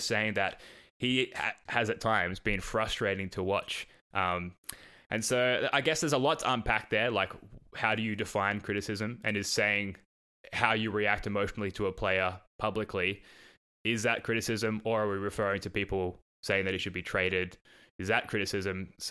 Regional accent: Australia; accent: Australian; Sorry, I'm butchering that with my Australian accent.

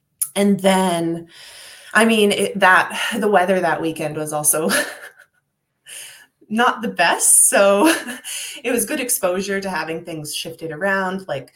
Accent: Canada; Like, okay, we're Canadian.

